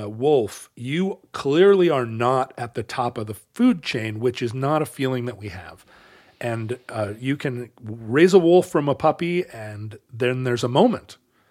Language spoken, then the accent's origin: English; Alaska, United States; Growing up in Alaska